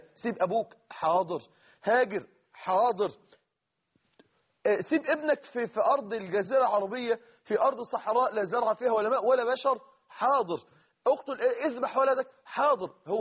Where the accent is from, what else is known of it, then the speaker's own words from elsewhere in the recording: Egypt; عندنا في مصر